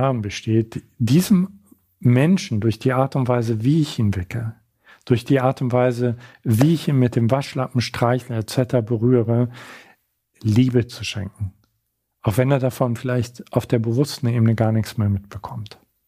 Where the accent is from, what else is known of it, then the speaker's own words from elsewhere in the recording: Görlitz, Saxony, Germany; born there; ich bin auf einer alten Station gelandet in Görlitz, in meiner Geburtsstadt.